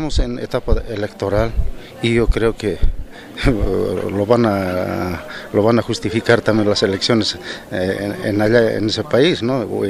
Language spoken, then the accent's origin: Spanish; Bolivia; soy de Bolivia, de la organización de CONAMAC.